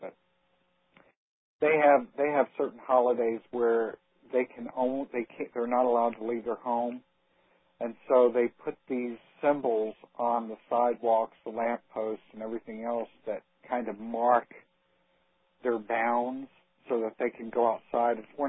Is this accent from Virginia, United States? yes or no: yes; Virginia Beach, Virginia, United States; also born or lived in Richmond; I grew up in Virginia Beach, but I lived in Richmond near Richmond for many years.